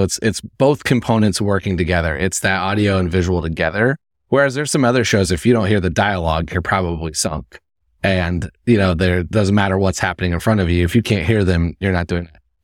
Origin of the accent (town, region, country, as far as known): Indiana, United States; born or raised there